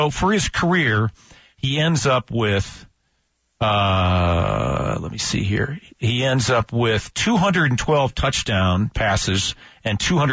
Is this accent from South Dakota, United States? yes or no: yes; South Dakota, United States; I grew up in South Dakota.